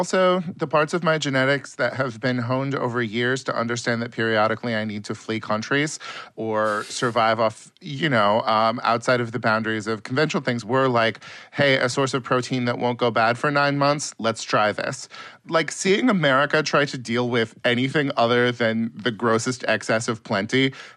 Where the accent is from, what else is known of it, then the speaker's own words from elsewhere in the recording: California, United States; I, being a Californian, immediately figured out what herbs the Chinese were using to address coronavirus.